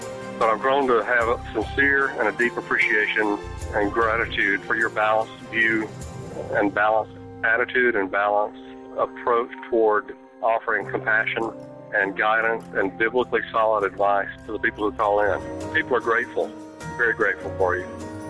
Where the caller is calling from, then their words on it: Alabama, United States; Randy, I'm calling from Central Alabama.